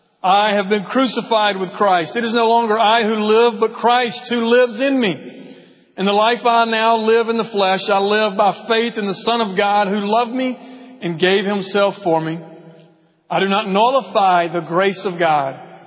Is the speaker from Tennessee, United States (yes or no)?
no; Milledgeville, Georgia, United States; I grew up in a little middle Georgia town called Milledgeville, Georgia.